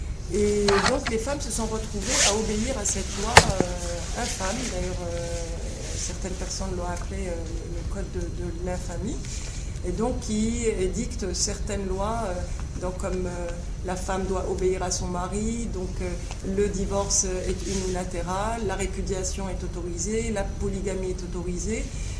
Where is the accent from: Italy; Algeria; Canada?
Algeria; moved away as an adult; now in France; je suis algérienne, je suis en France depuis 1994. Donc je suis partie avec une vague d'Algériens à ce moment-là, j'étais journaliste en Algérie